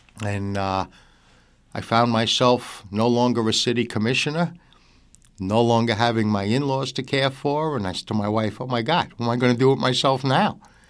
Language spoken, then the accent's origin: English; Yonkers, New York, United States; also born or lived in New Jersey; I am originally from Yonkers, New York. I spent 30 years in New York, then 20 years in New Jersey, and now 11 here.